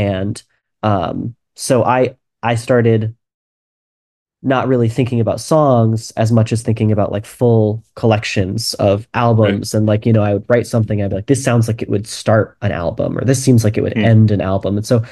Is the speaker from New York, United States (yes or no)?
yes; New York, United States; I had a piano at the house that I grew up in, and I grew up in New York, and I had an acoustic upright piano at the house